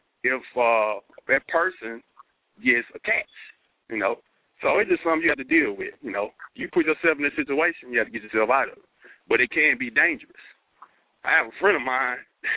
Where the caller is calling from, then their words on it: Houston, Texas, United States; I'm calling from Houston.